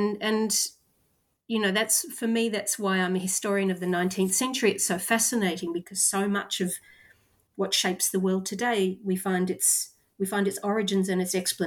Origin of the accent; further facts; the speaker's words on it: Australia; I'm Australian but of European background, and my mother was actually born in Belgium, and I grew up, therefore, reading Tintin and Asterix.